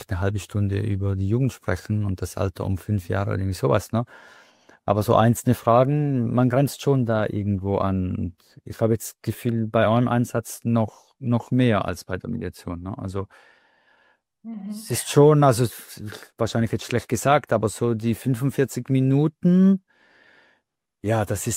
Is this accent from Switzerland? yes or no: yes; Switzerland; now in Western Switzerland; Schweiz, ne, mit vielen Generationen Schweizer Familie. Aber ich bin auch in die Westschweiz gewandelt